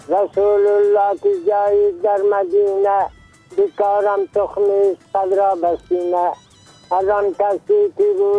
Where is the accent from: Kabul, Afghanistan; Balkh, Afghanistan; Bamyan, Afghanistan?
Bamyan, Afghanistan; Dasht-e Safid; born or raised there